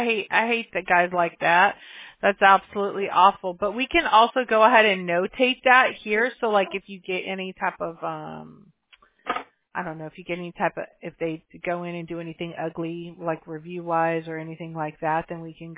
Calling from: California, United States; Yeah, I'm in California. We got some nasty weather over here, too.

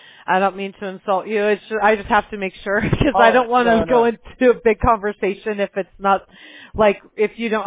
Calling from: California, United States; Well, I'm on the I'm in coastal Orange County, California.

